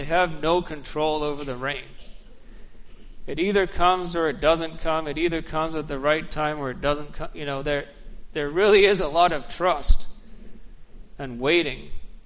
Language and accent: English; Kenya; It was the same where I was growing up in Kenya.